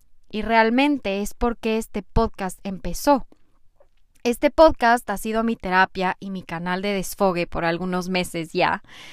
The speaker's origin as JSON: {"language": "Spanish", "country": "Ecuador", "said": "soy de Ecuador, tengo 26 años"}